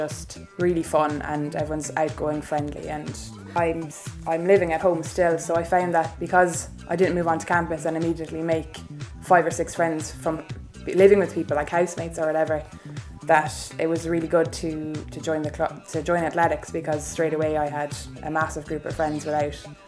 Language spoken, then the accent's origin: English; Limerick, County Limerick, Ireland; I'm from Limerick, and I studied and did my Leaving Cert in Castletroy College.